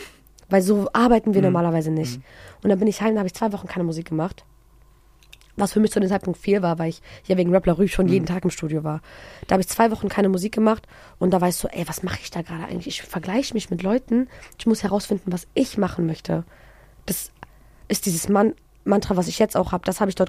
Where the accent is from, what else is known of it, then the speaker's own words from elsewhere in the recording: Germany; hättest du jetzt nicht gedacht, dass ich aus Deutschland komme